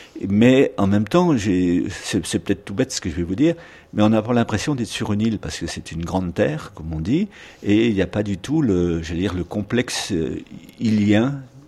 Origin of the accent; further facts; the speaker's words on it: Normandy, France; born there; Je suis né en 1944. Je suis né en Normandie, dans la région du Mont-Saint-Michel